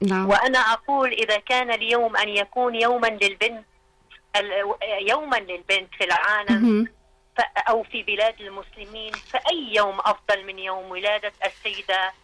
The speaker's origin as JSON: {"language": "Arabic", "country": "Lebanon", "said": "طبعا أنا في كلبنانية، عندما كنا نأتي إلى إيران"}